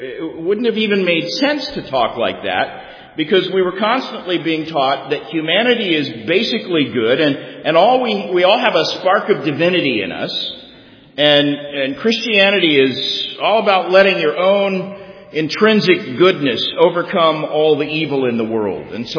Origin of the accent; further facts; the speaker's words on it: Tulsa, Oklahoma, United States; I grew up in Tulsa, Oklahoma, which is the heart of the charismatic movement, the home of Oral Roberts University.